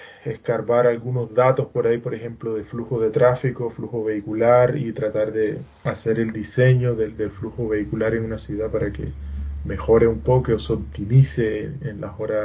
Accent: Medellín, Antioquia, Colombia; que forman parte de la banda sonora de mi vida siendo joven por allá en Medellín

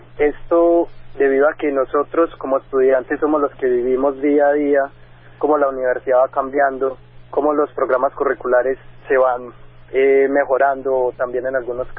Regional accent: Ituango, Antioquia, Colombia; yo soy de Ituango, Antioquia, una región algo olvidada que ahora se conoce mucho por el tema de la represa

